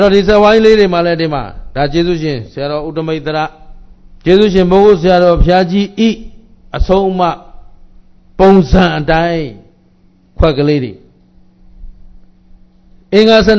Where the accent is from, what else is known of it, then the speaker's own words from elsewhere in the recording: Yangon, Yangon Region, Myanmar; ကျုပ်ကရန်ကုန်သူရန်ကုန်သားတွေဒီလောက်အလိမ့်မှမထင်ဘူး